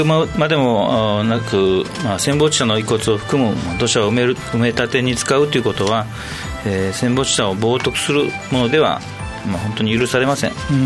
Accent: Okinawa, Japan; 私も沖縄県民の一人としては、決して許してはならないことだと思っております。

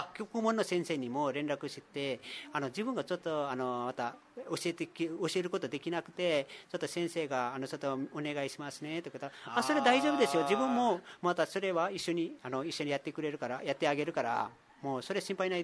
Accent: Nepal; Japanese is a second language; うん、そうですね、自分の実家だからさ

